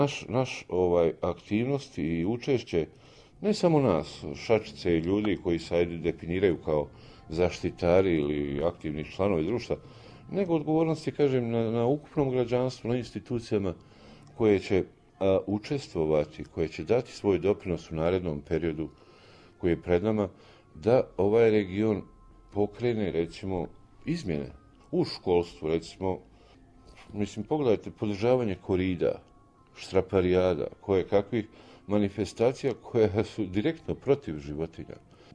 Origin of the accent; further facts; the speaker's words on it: Bosnia & Herzegovina; Kod nas u Bosni i Hercegovini i mi moramo mnogo više učiniti nego svi ostali